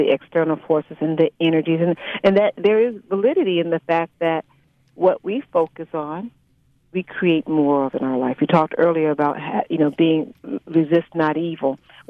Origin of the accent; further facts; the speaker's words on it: Chicago, Illinois, United States; Over here, I'm from Chicago and she loves Chicago.